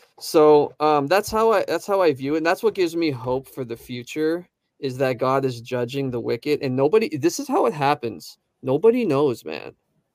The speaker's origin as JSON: {"language": "English", "country": "Romania", "said": "I'm from Romania, and you know, we had communism for a while"}